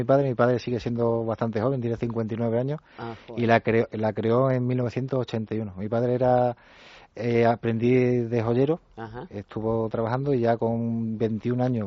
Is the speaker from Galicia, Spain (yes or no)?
no; Extremadura, Spain; La joyería es joyería hecha aquí en España, somos extremeños, lo hacemos todo en Extremadura